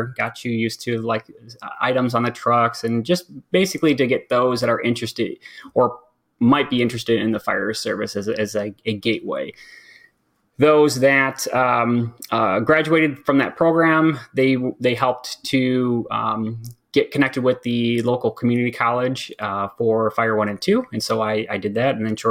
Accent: Waterford, Michigan, United States; But I grew up in Waterford. I have three other brothers. I'm number three out of four.

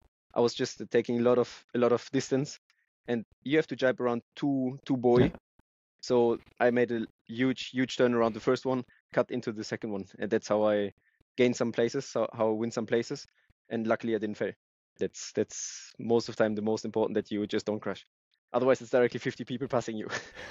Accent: Germany; It comes from Holland, from the Netherlands, as I was born in Germany, but very close to the Dutch border. Just like 5 kilometers from the Dutch border, and my grandparents were coming from the Netherlands.

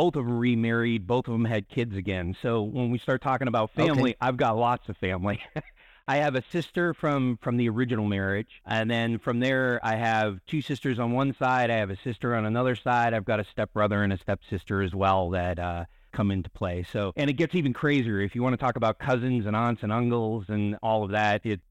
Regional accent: New Hampshire, United States; So I grew up in New Hampshire, is where I was born and raised. New England from the heart.

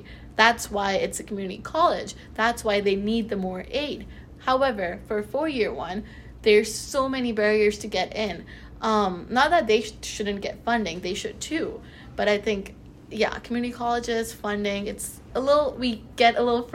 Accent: New York, United States; also born or lived in Pakistan; Yeah, as a young Pakistani girl. Between me and my siblings, my eldest sibling is born in New York. I'm born and raised in New York.

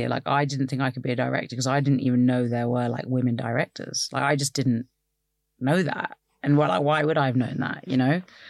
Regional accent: London, United Kingdom; I was like born in London. I'm a Londoner.

